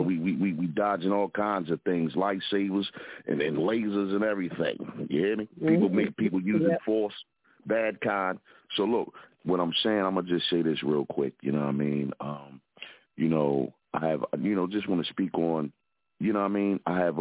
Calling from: Philadelphia, Pennsylvania, United States

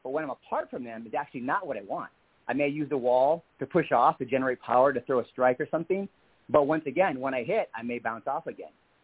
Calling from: Los Angeles, California, United States; from Los Angeles, California.

